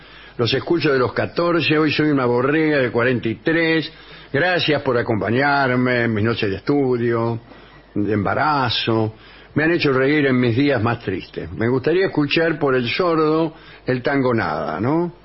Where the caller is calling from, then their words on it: Tenerife, Canary Islands, Spain; de Tenerife, Islas Canarias. Les escucho desde enero de 2025